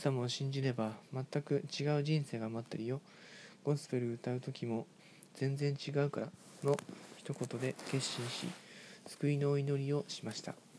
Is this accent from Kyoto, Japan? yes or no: no; Tokamachi, Niigata, Japan; 今から8年前、私の地元新潟県の十日町市で知り合いに誘われて